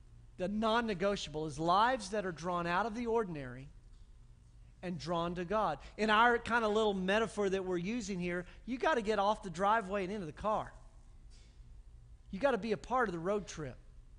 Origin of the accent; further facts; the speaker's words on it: Texas, United States; And this is the beauty of being a Texan. It's also the danger of being a Texan. We are so stinking independent.